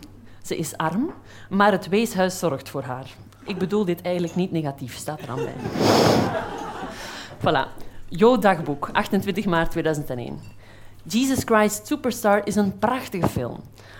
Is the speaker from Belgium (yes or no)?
yes; Flanders, Belgium; Ik kom uit Vlaanderen, dat zal je wel horen. Ik hoop dat je alles verstaat. Want op een bepaald moment ben ik in mijn dagboek in een soort Vlaamse tussentaal gaan schrijven. Dus dat zal je wel horen op termijn. Het begint in 2001, toen was ik 12